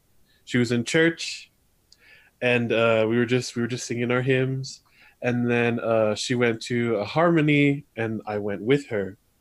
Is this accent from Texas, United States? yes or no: no; California, United States; born there; I was born in California, but my parents moved here when I was like 3 months old.